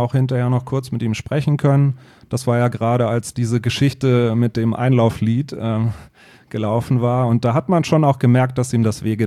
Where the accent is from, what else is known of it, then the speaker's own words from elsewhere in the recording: Berlin, Germany; ich bin in Berlin-Wannsee aufgewachsen, noch zu Mauerzeiten, habe dann die Wende dort miterlebt, so zu Abiturzeiten, war wirklich natürlich eine extrem spannende Zeit. Bin in Berlin also zur Schule gegangen, habe da auch studiert und wollte eigentlich nie weg.